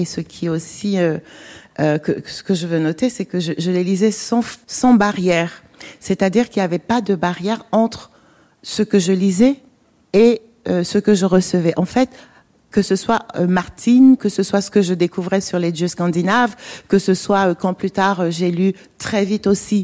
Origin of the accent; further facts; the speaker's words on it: Douala, Littoral, Cameroon; j'ai grandi à Douala, une métropole africaine comme on en connaît pas mal aujourd'hui, dans un groupe très ouvert.